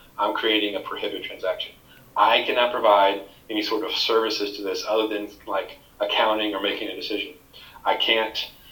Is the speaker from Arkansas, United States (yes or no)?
yes; Little Rock, Arkansas, United States; this happens to be in my hometown of Little Rock, Arkansas, but I have yet to see it.